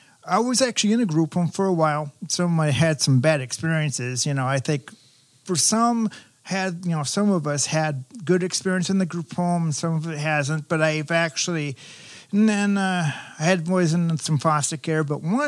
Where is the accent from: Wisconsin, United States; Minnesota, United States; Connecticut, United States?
Minnesota, United States; Forest Lake; also born or lived in St. Paul; I actually was born in St. Paul, and then I was raised in Forest Lake, Minnesota.